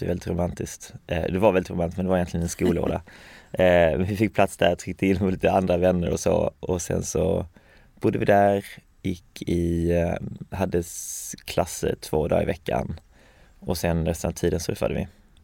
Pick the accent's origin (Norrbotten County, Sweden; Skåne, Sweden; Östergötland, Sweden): Skåne, Sweden; Falsterbo; jag växte upp i Skåne Falsterbo, som ligger i sydvästra Skåne, precis vid vattnet där. Jättevackert.